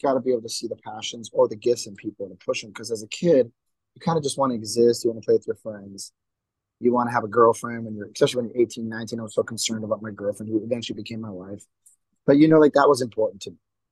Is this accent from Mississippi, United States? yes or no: no; Milwaukee, Wisconsin, United States; Born and raised. Yep.